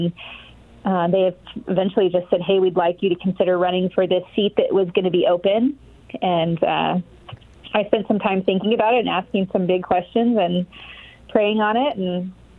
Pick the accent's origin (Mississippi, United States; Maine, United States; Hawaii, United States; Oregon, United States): Oregon, United States; Eugene; so I'm a fifth-generation Oregonian. I was born in Lane County in Eugene at Sacred Heart Hospital, for those of you that are familiar with the area.